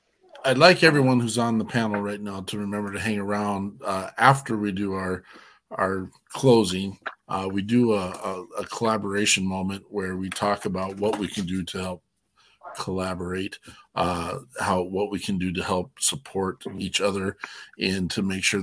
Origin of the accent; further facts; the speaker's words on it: Wyoming, United States; I'm a hillbilly from Wyoming.